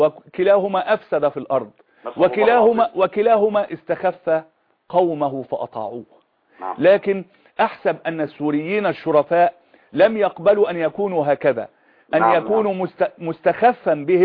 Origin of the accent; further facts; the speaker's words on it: Egypt; إذا كنت أنا مصري عربي مسلم